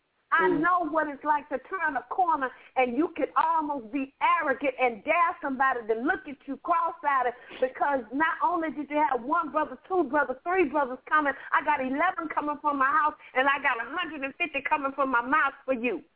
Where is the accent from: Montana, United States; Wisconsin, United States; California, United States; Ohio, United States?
California, United States; Compton; But I tell you, Sister Charlene, growing up in Compton, where I grew up, right around the corner from the area known as the jungle back in that day, I was never afraid to walk the streets.